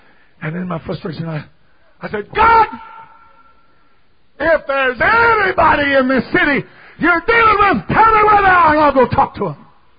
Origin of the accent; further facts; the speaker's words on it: Colorado, United States; I was born and raised in Colorado. I spent some time in Colorado.